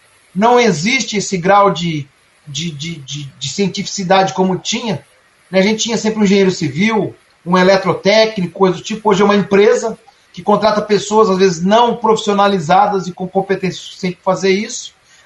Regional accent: Ourizona, Paraná, Brazil; now in Apucarana, Brazil; eu sou de Orizona, uma cidadezinha pequenina do lado de Mandaguaçu, ali, Maringá. 3 mil habitantes. Quando eu era jovem, era criança e morava lá, meu pai e minha família estão lá, hoje eu moro em Apucarana

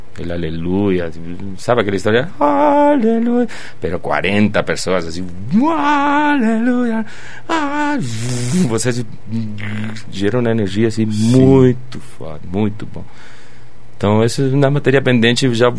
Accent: Goya, Corrientes, Argentina; Portuguese is a second language; moved away as an adult; Eu sou nascido em Corrientes, daí eu morei até os 18 anos em Goya, que é a segunda cidade do estado, né?

